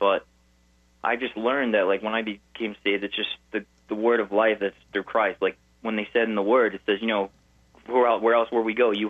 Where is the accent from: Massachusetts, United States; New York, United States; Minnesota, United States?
New York, United States; Mastic Beach; I'm from Mastic Beach here on Long Island, New York. You know, I'm from the East Coast